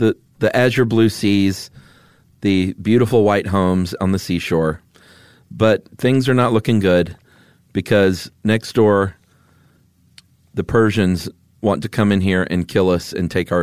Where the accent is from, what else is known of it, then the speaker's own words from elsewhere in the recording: Atlanta, Georgia, United States; And growing up in Atlanta, seeing everyone with those shirts on the 4th of July